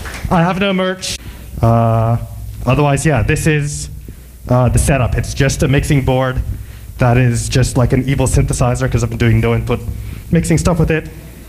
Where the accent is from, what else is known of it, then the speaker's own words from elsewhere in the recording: Kingston, Ontario, Canada; I'm from Kingston, Ontario. I'm cursed to live there at this point in time.